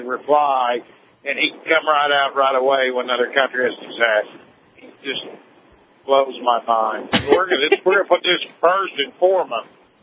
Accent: Appalachia, United States

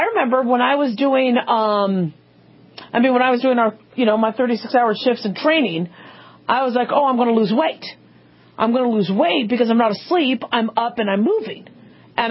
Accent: Arizona, United States; Very good. I grew up in Arizona. I was a teenager in Arizona, and I didn't get pregnant.

